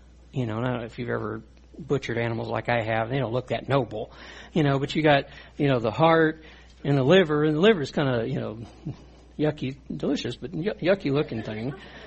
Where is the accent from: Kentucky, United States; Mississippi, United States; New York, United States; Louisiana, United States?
Louisiana, United States; Now, you know, I'm Cajun, right? I'm going to eat anything.